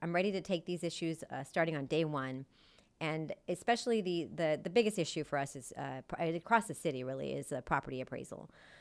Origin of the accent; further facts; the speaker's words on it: Texas, United States; I grew up in District 6, went to Timberwild Elementary and Taft High School. D6 is where I'm raising my family, and it's the community I hope to serve as your next councilwoman.